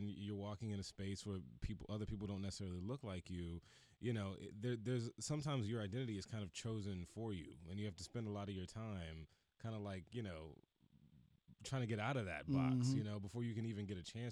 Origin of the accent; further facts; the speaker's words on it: Houston, Texas, United States; I grew up, you know, I grew up in Houston and grew up in an all black neighborhood.